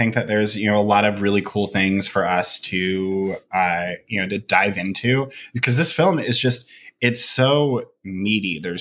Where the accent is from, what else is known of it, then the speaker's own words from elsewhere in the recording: California, United States; No disrespect intended on us, our pronunciations. But, you know, we are two Californian boys.